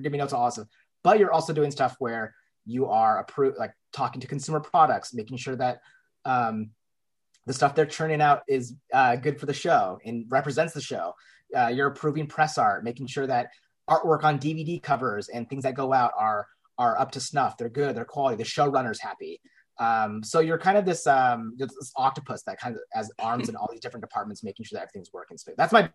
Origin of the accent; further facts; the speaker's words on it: Portland, Oregon, United States; I mean, I grew up in Portland, Oregon.